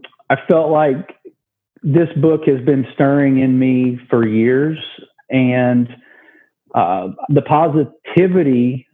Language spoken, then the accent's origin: English; Oklahoma, United States; So I grew up in Oklahoma, and I was an only child.